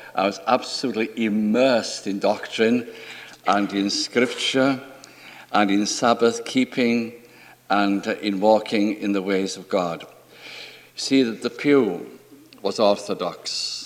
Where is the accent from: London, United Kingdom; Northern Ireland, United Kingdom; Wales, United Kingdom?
Wales, United Kingdom; I think it is apparent that I'm Welsh. I think you can tell that by now. I only have to open my mouth and people know where I'm from. Well, my background, now don't run away when I tell you, is Calvinistic Methodism.